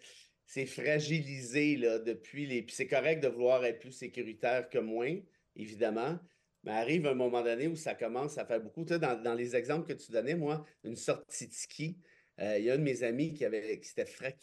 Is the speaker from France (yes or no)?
no; Mont-Laurier, Quebec, Canada; Moi, je viens de Mont-Laurier.